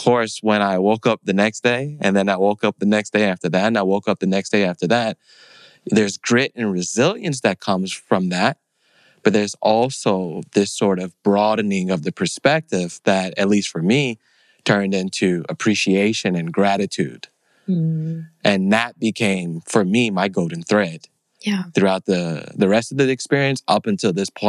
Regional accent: Chicago, Illinois, United States; Growing up in Chicago, there's always been a talk with God.

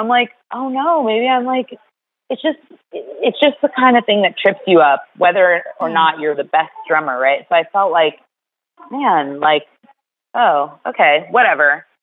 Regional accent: New York City, New York, United States; we're from New York City. We toured from New York to here.

